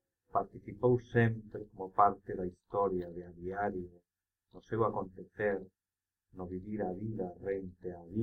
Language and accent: Galician; Galicia, Spain; os galegos podemos achegar a súa obra como a unha obra propia